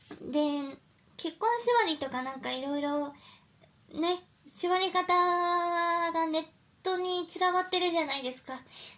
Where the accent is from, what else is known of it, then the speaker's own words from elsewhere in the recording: Saitama, Japan; now in Chiba, Japan; 私埼玉出身なんですけど、最近千葉に引っ越しまして、